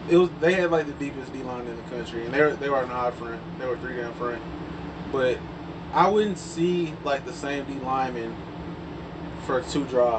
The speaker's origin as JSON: {"language": "English", "town": "Smackover", "region": "Arkansas", "country": "United States", "said": "Like, I'm from Smackover. Like, we, that's how we are."}